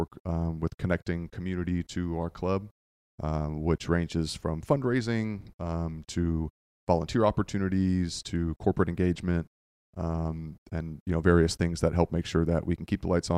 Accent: Virginia, United States; moved away as an adult; now in Florida, United States; So I moved down to Florida from Virginia. I grew up in Northern Virginia and came down here because I wanted to be a teacher.

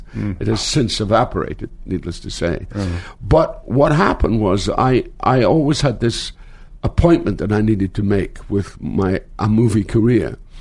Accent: Scotland, United Kingdom; I started in my hometown in Scotland.

